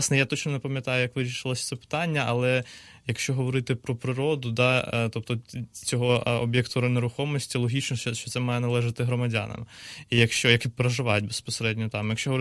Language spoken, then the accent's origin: Ukrainian; Kharkiv, Kharkiv Oblast, Ukraine; Колись в Харкові, звідки я родом, був такий юридичний спір